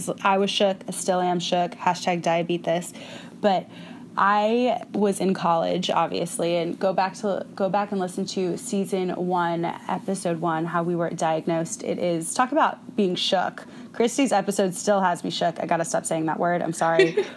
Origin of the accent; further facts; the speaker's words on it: Jacksonville, Florida, United States; I know my hometown, I swear, I think we would walk 3 miles because everything's so spaced out in Jacksonville